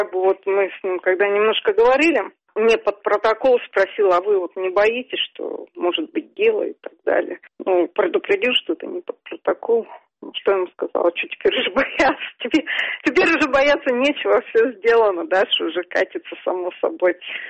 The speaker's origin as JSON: {"language": "Russian", "town": "Novosibirsk", "region": "Novosibirsk Oblast", "country": "Russia", "said": "Но, вот смотрите, я же из Новосибирска, у нас тут голосуют более-менее честно."}